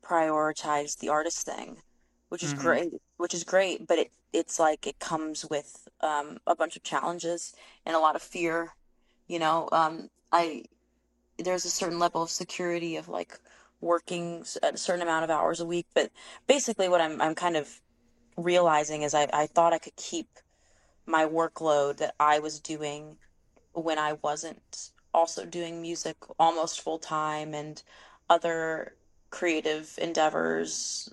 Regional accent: Dallas, Texas, United States; now in Los Angeles, United States; I'm originally from Dallas, Texas. I grew up in Texas. Yeah. Different vibes.

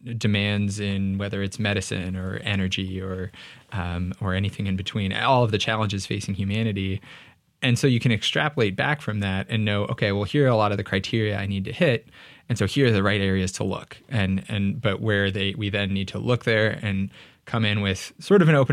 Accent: Stockton, California, United States; where I grew up in California, you know, there's a very large Mexican population. And I really also got into like some of the Mexican teams, too, where I'm from, Stockton, California

